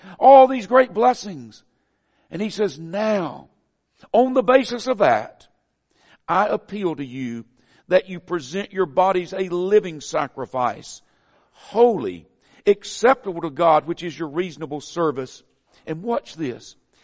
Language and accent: English; the South, United States; accent: southern; how do you think I came about my southern accent? It's pretty simple. I was born in the South. I've spent all but 4 years of my life in the South